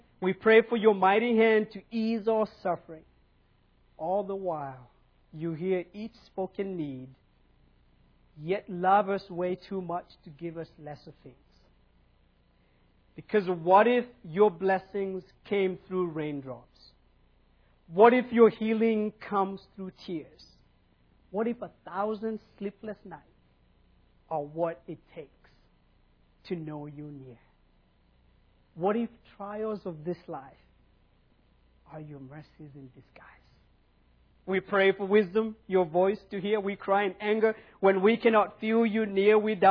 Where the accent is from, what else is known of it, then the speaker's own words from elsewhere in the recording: Kenya; I'm from Kenya. If you know anything about Africa.